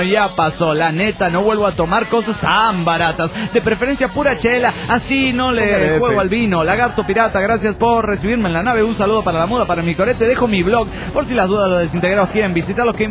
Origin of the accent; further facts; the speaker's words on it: Ibarra, Imbabura, Ecuador; de Ibarra, Ecuador.